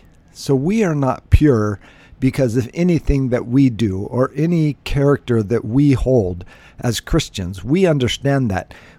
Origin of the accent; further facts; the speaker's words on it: Alaska, United States; I grew up in Alaska, so we would have what we call a whiteout